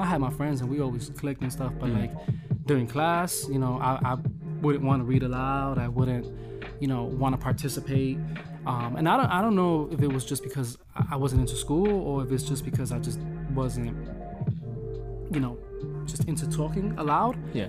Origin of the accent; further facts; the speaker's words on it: Bronx, New York, United States; So I'm born and raised, I'm in the South Bronx, 149th Wales Avenue. I love the fact that I'm from Wales Avenue